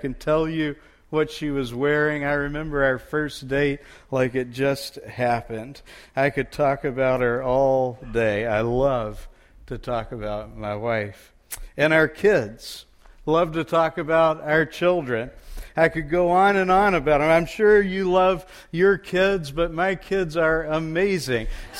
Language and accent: English; Texas, United States; I was born and raised in Texas, and if you know any Texans, you might know that we think there's no place like it.